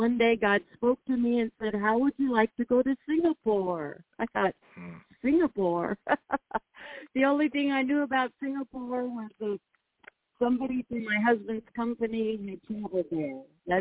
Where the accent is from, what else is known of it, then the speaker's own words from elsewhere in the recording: Utah, United States; moved away; also born or lived in Tulsa, Oklahoma; so growing up in Utah, I actually moved to Tulsa, Oklahoma in 1982.